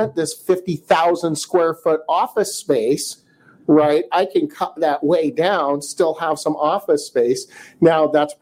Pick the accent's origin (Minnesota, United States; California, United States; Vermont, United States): California, United States; Pasadena; also born or lived in Alhambra; I was born in Alhambra. I lived in Pasadena until I was 12.